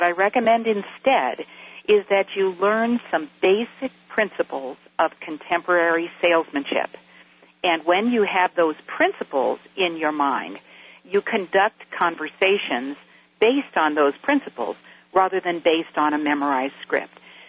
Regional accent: Midwest, United States; And I'm from the Midwest, and that was the highest thing you could aspire to do in business in that part of the country.

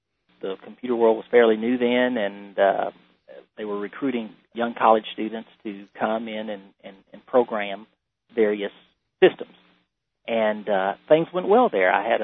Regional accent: Waco, Texas, United States; Well, Chuck, as you know, I was born and reared in Waco, Texas, and grew up with a family, mom, dad, and my brother

